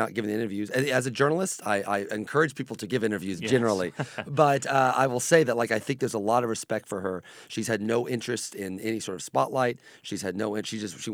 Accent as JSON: {"language": "English", "town": "Mattoon", "region": "Illinois", "country": "United States", "tie": "born or raised there", "said": "I can't even name any of them other than Mattoon, because that's the one that literally happened in my hometown."}